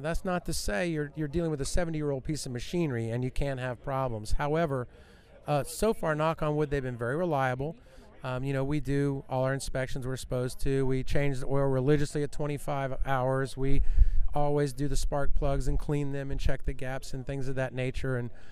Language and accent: English; Florida, United States; I'm a cracker. I'm a Florida cracker. I was born and raised in Florida, and I think it's great.